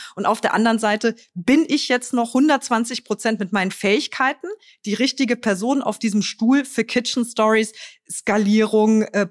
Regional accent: Trier, Rhineland-Palatinate, Germany; now in Berlin, Germany; in meiner Heimat, und das ist Trier

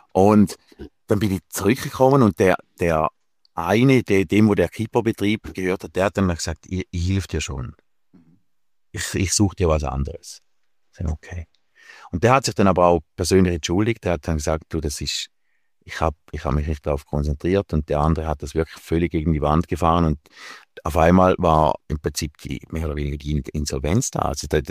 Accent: Switzerland; ich als Schweizer

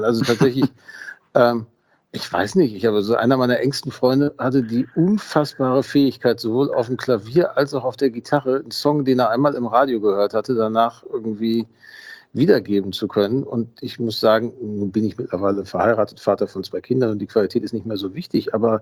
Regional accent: Gelsenkirchen, North Rhine-Westphalia, Germany; Ich bin in Gelsenkirchen-Schalke tatsächlich aufgewachsen, also auch in dem Stadtteil.

